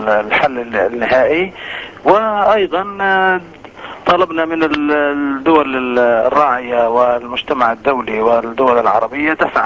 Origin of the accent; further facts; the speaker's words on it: Palestine; لن نسمح كفلسطينيين على الإطلاق